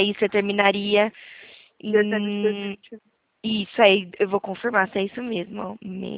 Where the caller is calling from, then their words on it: Limeira, São Paulo, Brazil; eu falo aqui de Limeira, interior de São Paulo.